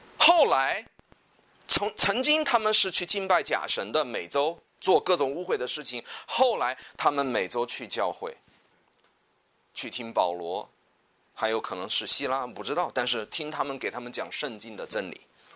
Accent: China; 我们中国人会喜欢说，哎呀，这个是西方的信仰

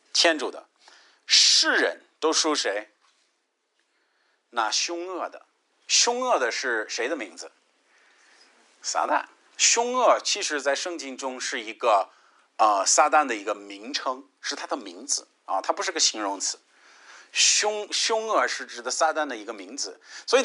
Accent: United States; 我觉得我们小时候我们是美国人嘛，那美国有很多习俗，很多风俗是和

